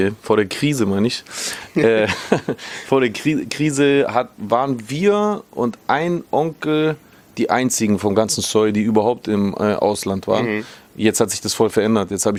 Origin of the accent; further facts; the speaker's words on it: Baden-Württemberg, Germany; now in Stuttgart, Germany; also ich lebe jetzt seit 10 Jahren in Stuttgart, aber aufgewachsen bin ich am Bodensee.